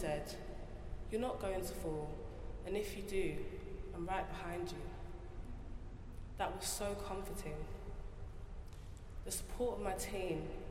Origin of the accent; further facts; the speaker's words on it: London, United Kingdom; I grew up in East London and had never been camping before.